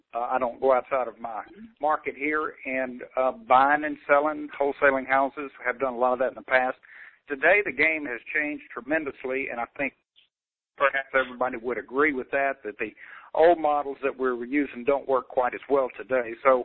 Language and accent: English; Jackson, Mississippi, United States; I'm from Jackson, Mississippi.